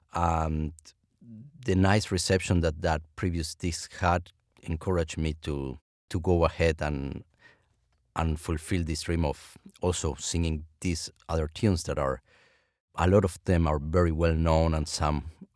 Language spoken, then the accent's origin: English; Argentina; moved away; I basically came back to this music because of the fact of being away of my home country, Argentina.